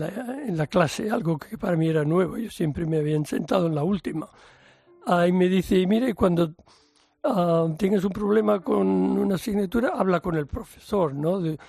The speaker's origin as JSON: {"language": "Spanish", "town": "Seville", "region": "Andalusia", "country": "Spain", "tie": "born or raised there", "said": "Yo nací en Sevilla en el año 43 y estudié allí."}